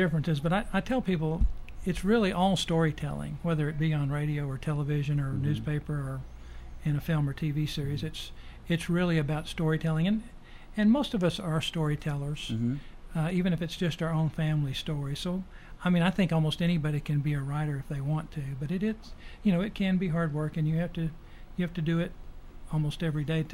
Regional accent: Oklahoma, United States; moved away as an adult; also born or lived in Arkansas; now in Lebanon, United States; So my roots are deep in Reedyville. But I grew up mainly in Oklahoma and Arkansas.

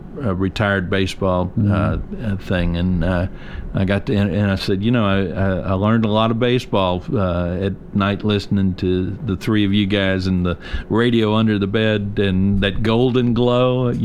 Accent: Memphis, Tennessee, United States; I grew up in Memphis, and so I grew up listening to Harry Carey and Jack Buck and Joe Garagiola.

